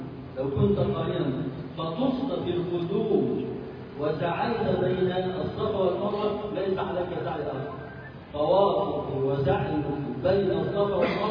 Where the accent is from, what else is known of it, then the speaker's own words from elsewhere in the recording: Egypt; فلو غطت وجهها زي ما عندنا في مصر يقول لك طرحة أو رشاشة أو كذا لا حرج فيها